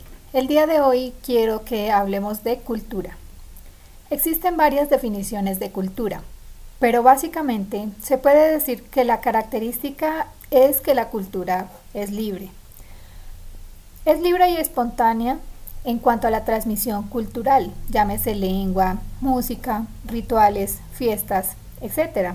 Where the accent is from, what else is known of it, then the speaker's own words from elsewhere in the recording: Colombia; soy colombiana.